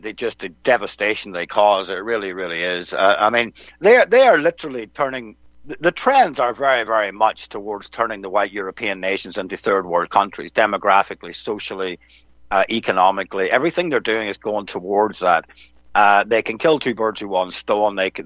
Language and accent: English; Ireland; I'm from Ireland. I've got English blood on my mother and my grandfather's side.